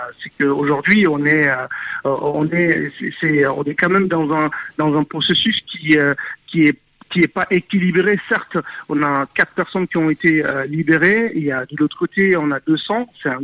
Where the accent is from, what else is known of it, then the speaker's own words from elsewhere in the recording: Timbuktu, Tombouctou, Mali; moi qui a toute ma famille dans le nord du Mali. Je suis de Tombouctou.